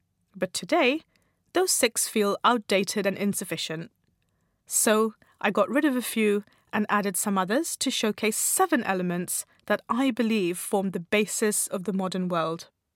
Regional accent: India; Growing up in India, I saw my television taken apart when the picture ended up with black lines across it.

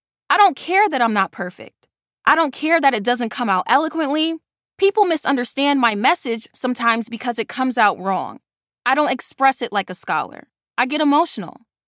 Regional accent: Bronx, New York, United States; I grew up in the Bronx. That was my bottom.

